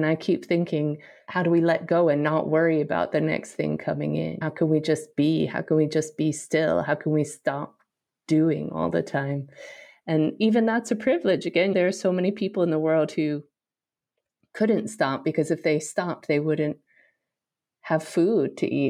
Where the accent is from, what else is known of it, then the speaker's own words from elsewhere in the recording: United States; I grew up in America, very, in so many ways, were hard things about my childhood and growing up, but privileged in so many ways compared to so many people in the world.